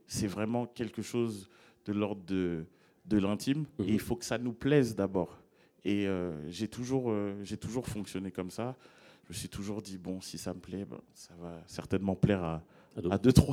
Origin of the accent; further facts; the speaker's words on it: Boulogne-Billancourt, Île-de-France, France; moi, je suis originaire de Boulogne-Billancourt, qui est une des capitales du rap.